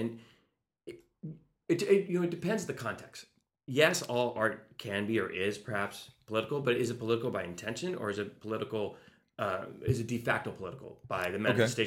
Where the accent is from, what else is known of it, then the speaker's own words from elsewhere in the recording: Carson, California, United States; You know, my background's a little different. I grew up in Carson, so I grew up right next to Compton.